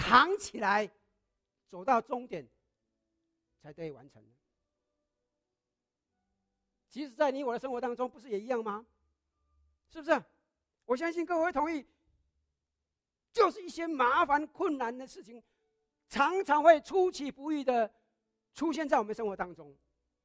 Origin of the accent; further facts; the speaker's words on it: China; 这个我们可以说，就是我们中国人所说的贵人来相助，是吧？